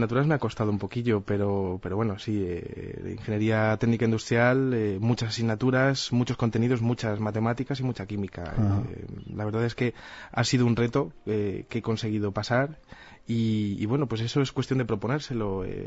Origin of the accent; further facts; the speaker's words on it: Community of Madrid, Spain; No, soy madrileño.